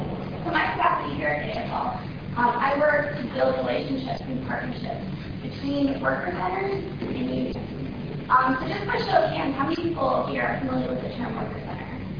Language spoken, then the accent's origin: English; Texas, United States; also born or lived in Colombia; I was born in Colombia, I was raised in Texas.